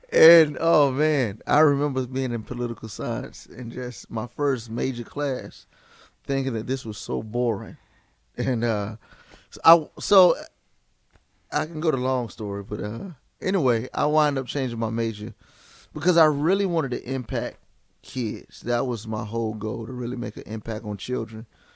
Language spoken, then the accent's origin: English; Portsmouth, Virginia, United States; But no, I'm born and raised in Virginia. Born and raised Virginia, Portsmouth, Virginia. And, you know, born and raised, graduated from high school in Portsmouth